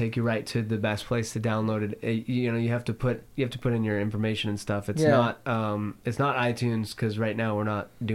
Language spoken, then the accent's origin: English; California, United States; I was born and raised in the Bay Area near Berkeley.